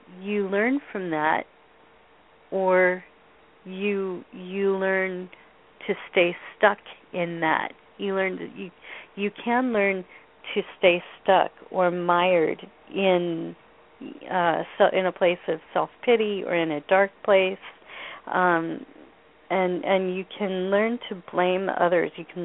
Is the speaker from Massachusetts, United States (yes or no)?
no; Novato, California, United States; now in Petaluma, United States; So I grew up south of Petaluma by about one exit on the freeway in a little town called Novato, very near wine country.